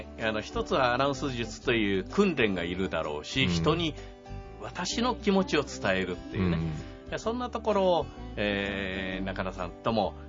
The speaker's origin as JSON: {"language": "Japanese", "town": "Kobe", "region": "Hyogo", "country": "Japan", "tie": "born there", "accent": "Kobe dialect", "said": "大阪弁っていうか、私は神戸生まれですから、神戸弁でこうやってるんですよね。"}